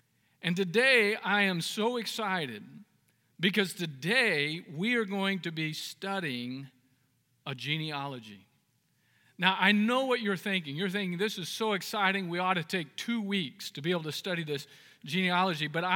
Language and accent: English; Bakersfield, California, United States; now in Orange County, United States; I grew up in Bakersfield. My family lives in Bakersfield, so I go to visit there sometimes for vacation and so forth.